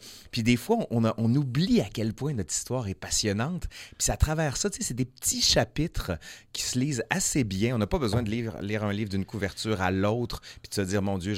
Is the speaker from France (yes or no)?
no; Quebec City, Quebec, Canada; moi, je viens de la ville de Québec, puis même pire, je viens de Sainte-Foy, d'où la raison pour laquelle il y a une section sur la banlieue.